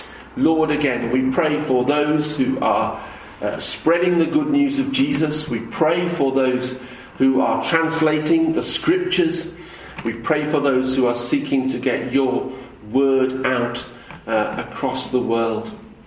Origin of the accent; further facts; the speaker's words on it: Birmingham, West Midlands, United Kingdom; This is a hymn that we used to sing in a little church that I grew up in Birmingham.